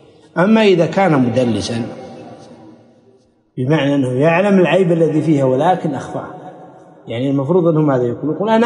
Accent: Kuwait; يعني مثل عندنا في الكويت الحراج

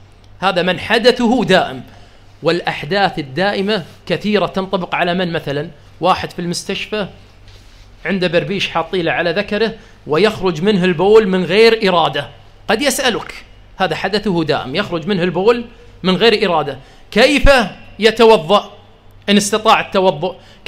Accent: Kuwait; كثير من كبار السن عندنا في الكويت مثلا هذه العقدة موجودة قديما عندهم

